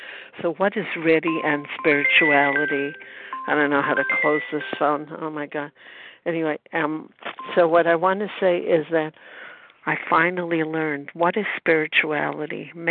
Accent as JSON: {"language": "English", "town": "Brooklyn", "region": "New York", "country": "United States", "said": "I'm from Brooklyn, New York, recovered and very grateful."}